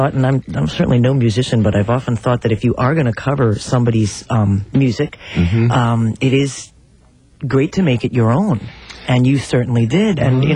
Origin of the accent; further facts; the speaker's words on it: White Plains, New York, United States; And growing up in White Plains and just about to go to high school